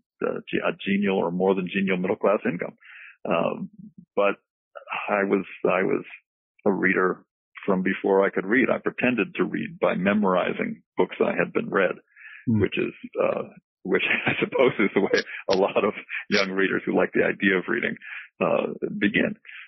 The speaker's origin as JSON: {"language": "English", "town": "Boston", "region": "Massachusetts", "country": "United States", "tie": "born there", "said": "I was born in Boston in 1950. In a lower, I suppose, a lower middle class housing development."}